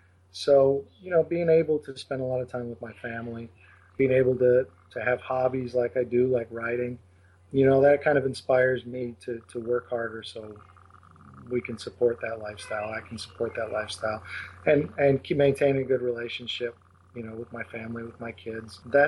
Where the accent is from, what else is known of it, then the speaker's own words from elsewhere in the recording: Leroy, New York, United States; they still live in my hometown in Western New York. It's a little town called Leroy.